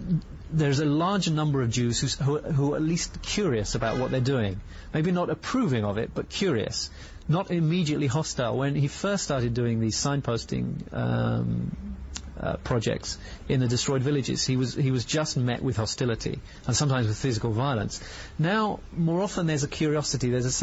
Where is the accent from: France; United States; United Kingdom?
United Kingdom; moved away as an adult; now in Israel; I'm not American. I'm British. And I live in Israel and have been for the last 5 years.